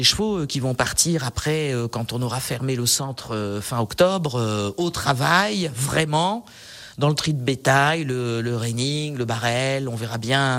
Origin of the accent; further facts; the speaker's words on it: Nice, Provence-Alpes-Côte d'Azur, France; je suis niçoise, donc moi, les sports de montagne, je ne connaissais pas.